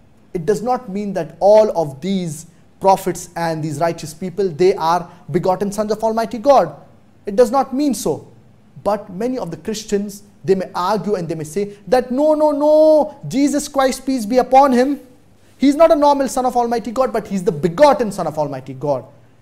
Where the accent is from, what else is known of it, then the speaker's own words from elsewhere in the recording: Nigeria; I am a Nigerian by nationality.